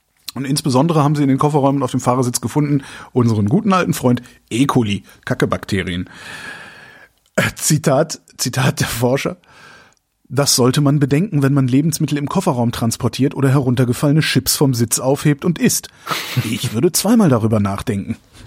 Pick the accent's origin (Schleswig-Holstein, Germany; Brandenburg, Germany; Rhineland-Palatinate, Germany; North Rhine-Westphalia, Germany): North Rhine-Westphalia, Germany; Cologne; Ich bin Kölner.